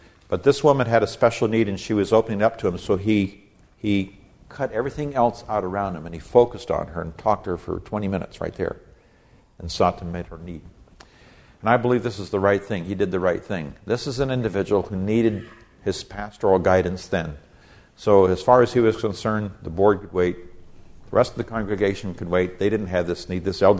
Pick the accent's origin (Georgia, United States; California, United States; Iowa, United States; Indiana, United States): California, United States; Chico; Also, a number of years ago, my hometown, which is Chico, California